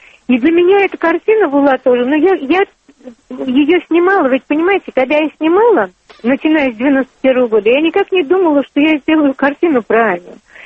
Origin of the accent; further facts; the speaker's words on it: Russia; Я выросла в России, жила всю жизнь в России, работала.